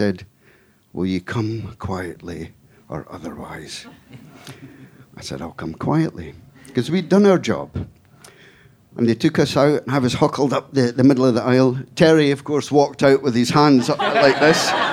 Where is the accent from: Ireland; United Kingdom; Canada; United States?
United Kingdom; Scotland; Now, I had no idea which bottle he was talking about. I come from Scotland. I'd never heard this phrase before.